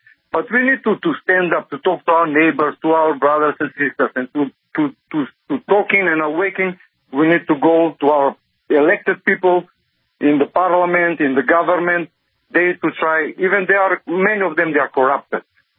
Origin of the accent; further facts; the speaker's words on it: North Macedonia; Yes, I'm originally from Macedonia